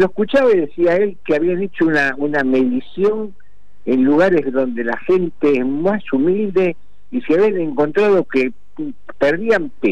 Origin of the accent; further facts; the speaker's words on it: Argentina; como argentinos, como seres humanos, como empresarios